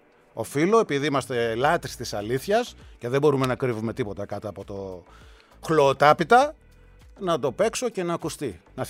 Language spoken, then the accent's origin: Greek; England, United Kingdom; Greek is a second language; Είμαι Αγγλίδα και το γεγονός ότι η Αγγλία έφτασε στα ημιτελικά είναι σπουδαίο.